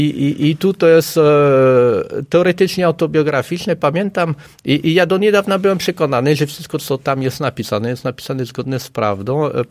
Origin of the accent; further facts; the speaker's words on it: France; Sam jako Francuz